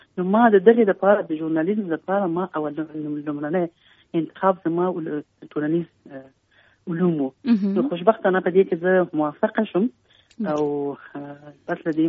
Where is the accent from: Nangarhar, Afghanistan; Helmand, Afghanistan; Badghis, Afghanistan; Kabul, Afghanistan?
Kabul, Afghanistan; ما زه په کابل کې پیدا یم، په 1993 کال کې پیدا یم.